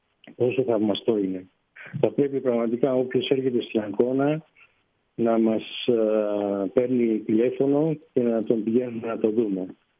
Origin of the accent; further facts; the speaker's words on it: Greece; και εγώ σαν Έλληνας